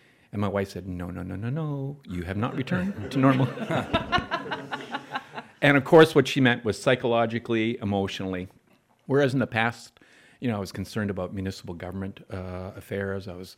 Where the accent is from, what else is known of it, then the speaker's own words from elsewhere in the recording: Canada; I was Canadian. I am Canadian